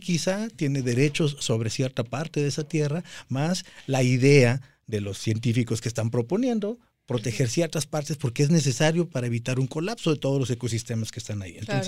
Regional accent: Germany; En Alemania, de donde yo vengo

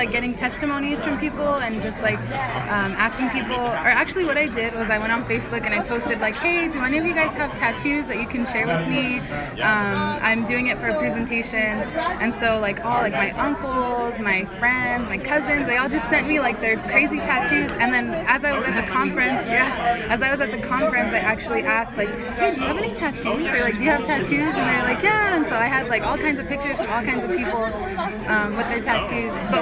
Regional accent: San Pedro, California, United States; But I'm from San Pedro, California. I'm the first person on my dad's side of the family to even graduate high school, to go to college.

